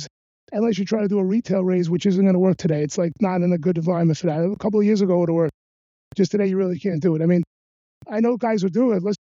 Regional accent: Brooklyn, New York, United States; But I grew up in Brooklyn.

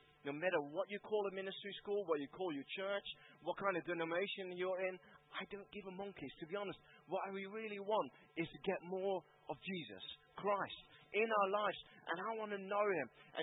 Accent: Netherlands; So I'm not from South Africa. I love South Africa. I'm from the Netherlands. Beautiful country.

